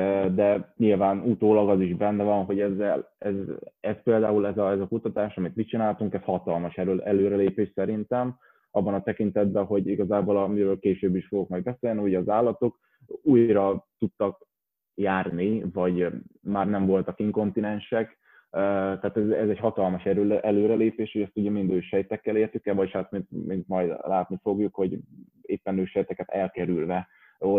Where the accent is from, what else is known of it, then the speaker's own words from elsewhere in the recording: Gyula, Békés, Hungary; now in Budapest, Hungary; mert én alapvetően Békés megyei vagyok, egy gyulai